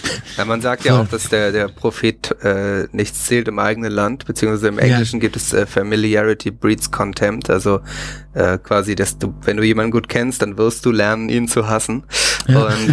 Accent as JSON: {"language": "German", "region": "Hamburg", "country": "Germany", "said": "Nur einen anderen Hamburger würde das stören, wenn er hört, dass ich Hamburger bin, ne?"}